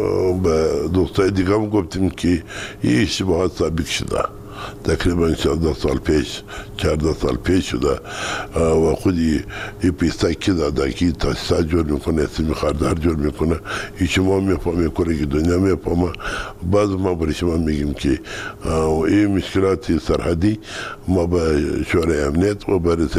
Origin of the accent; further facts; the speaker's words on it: Kandahar, Afghanistan; ما از کندهار هستیم